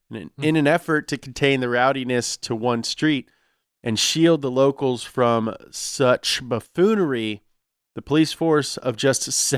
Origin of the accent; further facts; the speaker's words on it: Hollister, California, United States; accent: Hollister, California; Oh, me? I'm from Hollister, California.